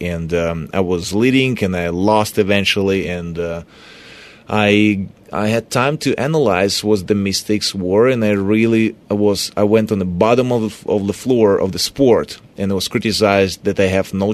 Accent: Prague, Czechia; born or raised there; also born or lived in Kazakhstan / Ukraine; now in Germany

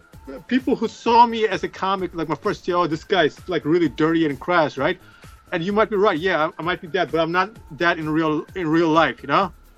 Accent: India; I have to recognize I'm from India.

